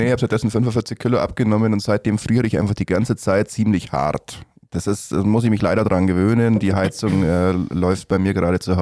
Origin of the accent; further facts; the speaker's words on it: Gersthofen, Bavaria, Germany; der Mo ist in Gersthofen auf Schule gegangen und ich bin in Gersthofen aufgewachsen.